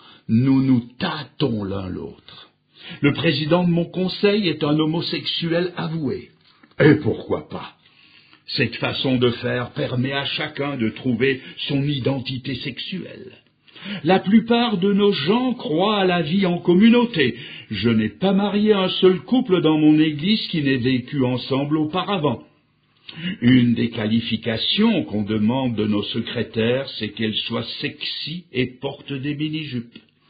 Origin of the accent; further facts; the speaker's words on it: Switzerland; Il n'y a pas longtemps, chez nous, en Suisse, un dimanche matin